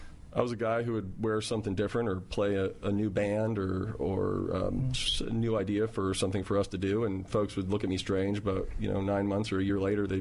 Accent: North Miami Beach, Florida, United States; I'm from North Miami Beach, Florida.

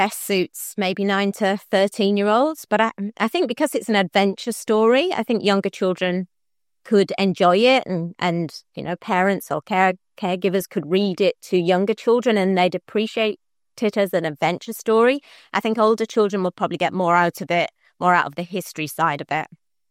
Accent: Yorkshire and the Humber, United Kingdom; moved away as an adult; now in Australia; I'm from Yorkshire and I really love where I'm from.

